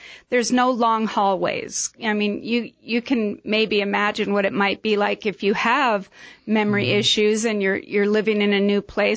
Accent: Midwest, United States; now in Prescott, United States; So I'm originally from the Midwest. I've lived in Prescott for about 6 years.

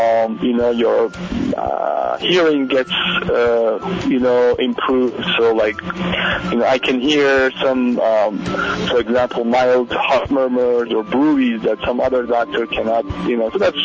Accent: Iran; a very high-end music studio in Tehran, you know, capital of my home country, Iran

